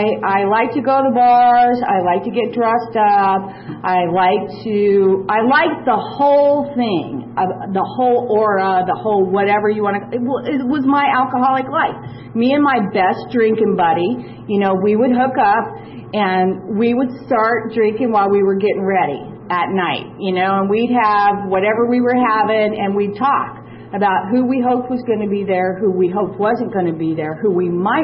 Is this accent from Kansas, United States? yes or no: no; Evansville, Indiana, United States; I'm originally from Evansville, by God, Indiana, and I call it by God because everything back there is by God, you know.